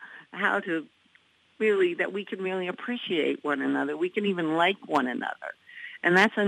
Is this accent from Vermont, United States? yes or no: yes; Vermont, United States; I didn't grow up in a liberal state. I grew up in a very conservative area where individual rights and personal freedoms were valued.